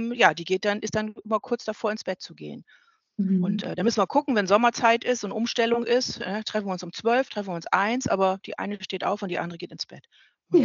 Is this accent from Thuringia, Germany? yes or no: no; Lower Saxony, Germany; Ich bin in der Nähe von Brake aufgewachsen. Habe in Oldenburg studiert.